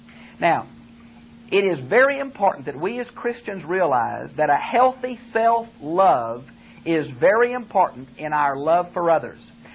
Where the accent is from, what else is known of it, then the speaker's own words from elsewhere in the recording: United States; and I thank God for it, and I'm happy I'm American